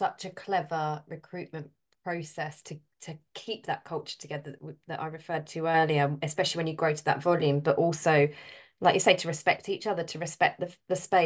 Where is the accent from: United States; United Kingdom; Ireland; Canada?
United Kingdom; Shoeburyness, East of England; so I'm from Essex near South End, grew up in Shoebury and all this kind of area.